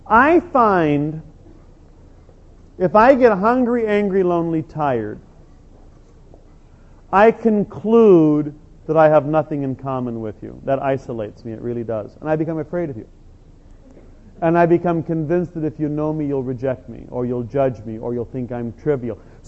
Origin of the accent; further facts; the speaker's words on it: Ireland; It's part of being Irish, maybe, I don't know.